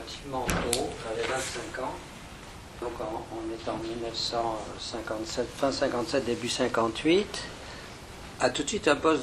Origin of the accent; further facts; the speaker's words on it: Nice, Provence-Alpes-Côte d'Azur, France; born there; now in Rennes, France; je suis né à Nice d'un père rémois, d'une mère de Boulogne-sur-Mer. Et arrivé à Rennes après la guerre. Donc, je suis arrivé en 58.